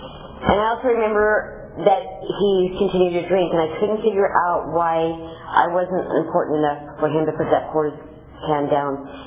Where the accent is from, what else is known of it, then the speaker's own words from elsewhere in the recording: Fresno, California, United States; You know, I grew up in Fresno, California, in a very ugly alcoholic home.